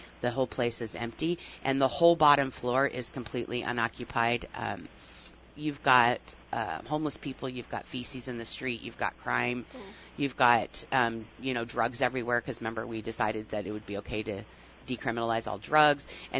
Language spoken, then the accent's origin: English; Oregon, United States; you guys know I'm from Oregon.